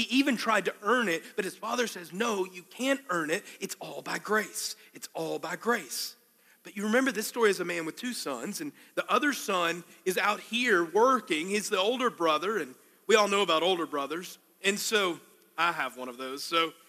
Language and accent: English; Arkansas, United States; I'm from Arkansas. We know about hog farms, you know, Woo Pig Suey, right?